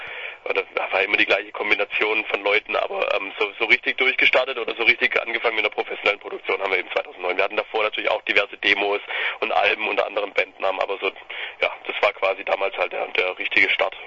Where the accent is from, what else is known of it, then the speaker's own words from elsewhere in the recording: Bad Wimpfen, Baden-Württemberg, Germany; wir kommen tatsächlich ursprünglich aus Bad Wimpfen, das ist die hübsche Stadt neben Neckarsulm. Das ist ein Luftkurort, ein sehr bekannter in Deutschland.